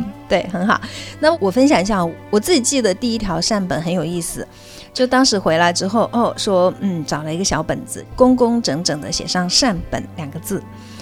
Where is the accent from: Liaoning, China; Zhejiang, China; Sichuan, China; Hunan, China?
Hunan, China; Changsha; 我来自长沙。